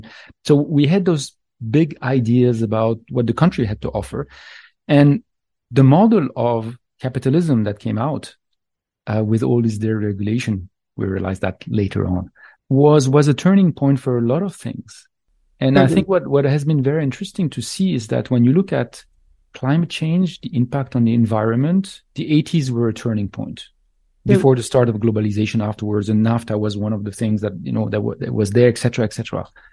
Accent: France; So back in the 80s, I was growing up in France

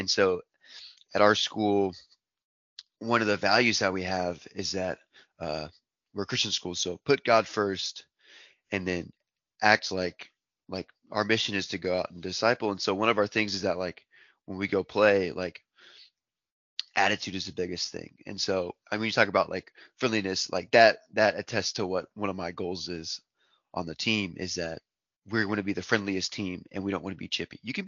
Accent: Huntsville, Alabama, United States; Nashville's pretty big, and I'm from Huntsville. So Frisbee's pretty big around here.

